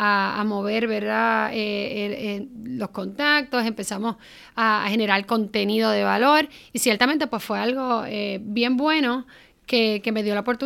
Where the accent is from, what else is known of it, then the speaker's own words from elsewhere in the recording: Guayanilla, Puerto Rico; yo me voy a Ponce, yo soy de Guayanilla natural